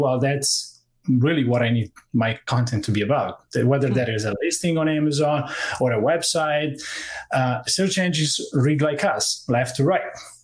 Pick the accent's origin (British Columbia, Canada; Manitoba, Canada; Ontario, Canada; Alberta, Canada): Ontario, Canada; Toronto; also born or lived in Italy; for those of you that don't know me. And I've been in the, like Norm, I'm from Toronto as well. Born in Italy, moved here about 12 years ago.